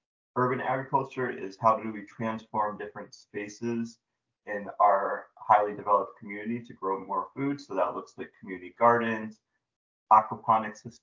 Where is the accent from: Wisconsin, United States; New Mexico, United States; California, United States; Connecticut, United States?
Connecticut, United States; New Britain; I was born and raised in New Britain, but went off to be a farmer for a number of years